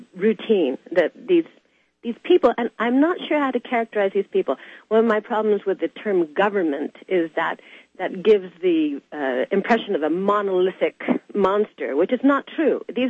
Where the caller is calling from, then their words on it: Grass Valley, California, United States; From Northern California. Okay. Grass Valley and above the smog that's produced by Sacramento and blows up this way.